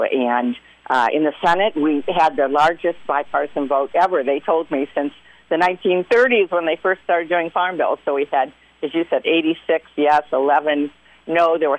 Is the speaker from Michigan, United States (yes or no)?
yes; Clare, Michigan, United States; for small towns like where I grew up in Clare and every town really in the UP.